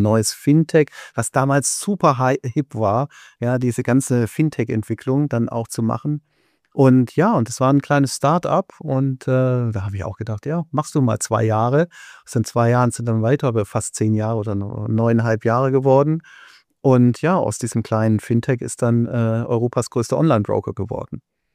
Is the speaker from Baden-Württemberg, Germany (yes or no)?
yes; Baden-Württemberg, Germany; now in Berlin, Germany; Gut, also ursprünglich, wie man hört, ich bin Schwabe, ja